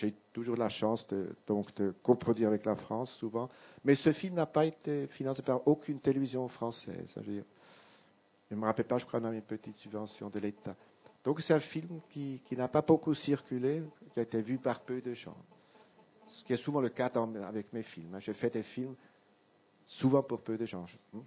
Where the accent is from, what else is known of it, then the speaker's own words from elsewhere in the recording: Switzerland; Moi, je suis suisse